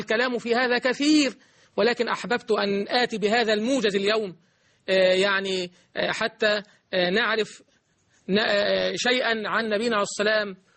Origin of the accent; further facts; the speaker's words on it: Egypt; اللهم اجعل بلدنا مصر بلدا أمن وأمان،